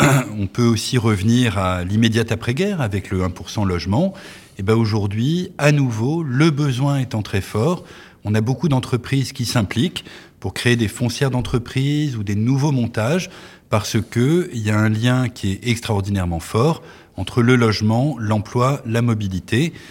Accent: Brittany, France; c'est notre intérêt collectif en tant que Breton d'accueillir à la fois des salariés

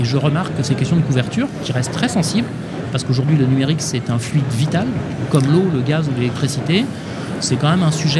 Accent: Corsica, France; Chez moi, en Corse

